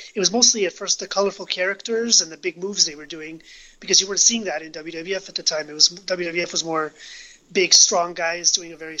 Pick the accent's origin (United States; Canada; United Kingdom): Canada; I'm from Canada